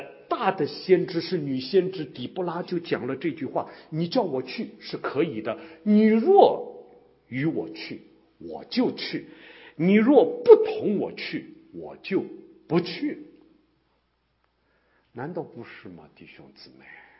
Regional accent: Shanghai, China; 那么我是上海人啊，上海话不叫巷子，巷子是北方话，上海话叫弄堂啊。

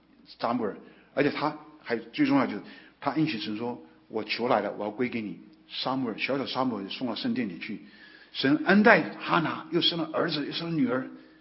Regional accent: Yiwu, Zhejiang, China; 我在义乌我们老家讲道的时候

